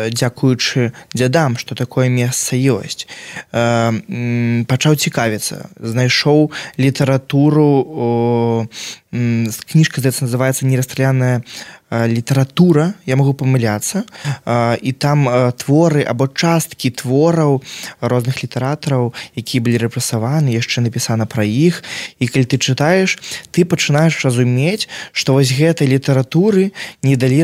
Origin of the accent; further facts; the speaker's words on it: Babruysk, Mogilev Region, Belarus; бо я сам з Бабруйску быў